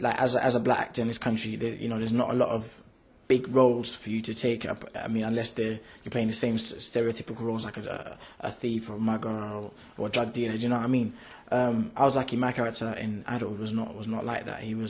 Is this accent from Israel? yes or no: no; Brixton, London, United Kingdom; I was raised in Brixton, South London.